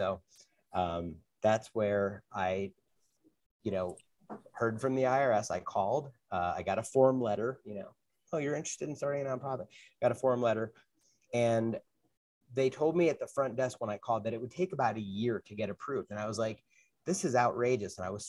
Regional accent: New Jersey, United States; And I grew up in North Jersey, and I'm out in the woods that they eventually tore down all of that and put in a big mall.

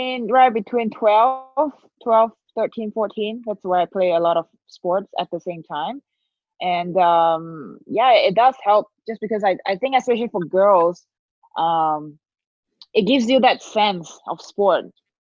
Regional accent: Malaysia; born or raised there

